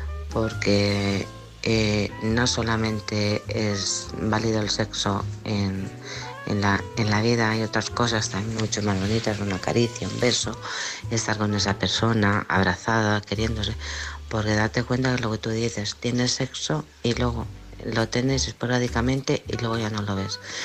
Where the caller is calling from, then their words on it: Alcorcón, Community of Madrid, Spain; de Alcorcón.